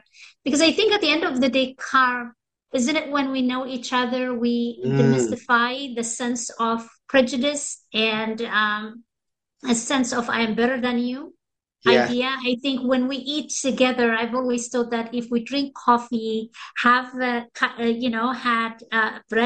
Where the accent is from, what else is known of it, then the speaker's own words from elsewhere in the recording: Eritrea; English is a second language; I come from Eritrea in East Africa. But that's just one country I come from, but I do belong to the world.